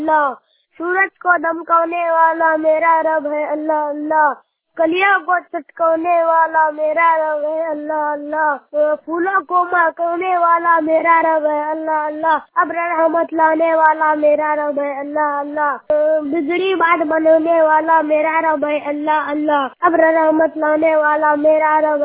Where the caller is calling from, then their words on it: Jharkhand, India; हमारा जिला गोड्डा प्रखंड मागमा।